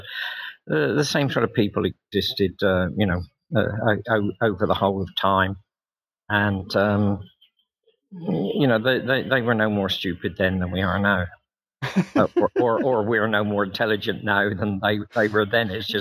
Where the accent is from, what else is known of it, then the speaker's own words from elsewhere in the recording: Australia; I grew up in Australia